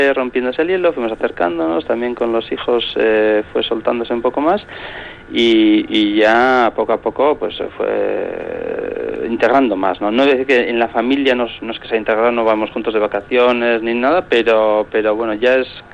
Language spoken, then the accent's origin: Spanish; Basque Country, Spain; nosotros, una familia que somos, digamos, vasco-finlandeses, ¿no? Mi mujer es de Finlandia, entonces muy integrados aquí